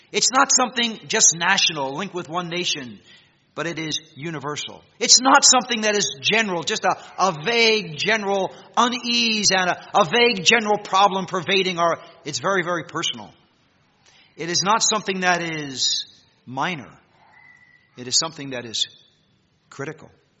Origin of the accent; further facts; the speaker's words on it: United States; Likely you can tell by my accent, or my lack of a Canadian accent, that I come from across the border.